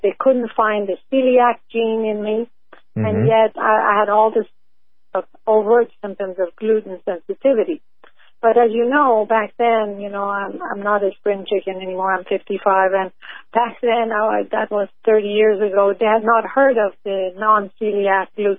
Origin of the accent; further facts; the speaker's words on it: France; And grew up in Europe, as you know. I was raised in France, and the baguettes, the croissants, and all the good foods were presented to me every day, and I was eating them.